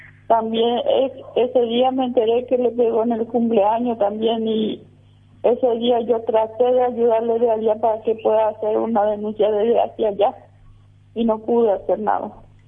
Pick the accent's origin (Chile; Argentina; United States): Argentina; la primera vez que vine de Argentina, le conozco por la primera vez